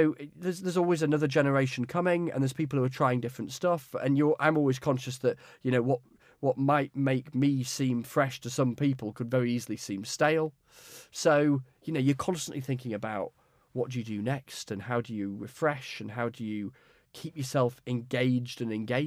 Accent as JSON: {"language": "English", "region": "Yorkshire and the Humber", "country": "United Kingdom", "lives_now": "London, United Kingdom", "said": "I'm sort of seen as a sort of professional Yorkshireman."}